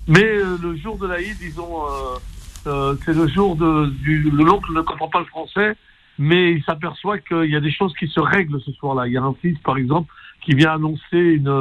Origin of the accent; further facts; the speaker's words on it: France; Quand on a grandi comme nous en France, on est un peu déchiré entre la culture algérienne et la culture française